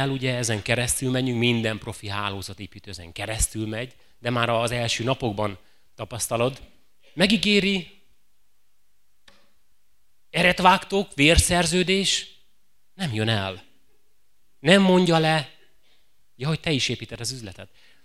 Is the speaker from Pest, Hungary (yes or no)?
no; Szabolcs-Szatmár-Bereg, Hungary; nyílt császáriban nevelkedtem, amikor a nagypapám, aki juhász volt, befogott a tehénszekérbe, bementünk a vásárba, Nyírbátorba, gyalog